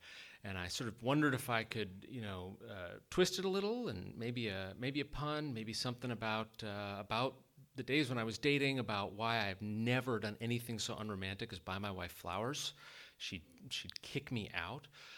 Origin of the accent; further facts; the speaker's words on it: Anchorage, Alaska, United States; So Alita mentioned that I was born and raised in Anchorage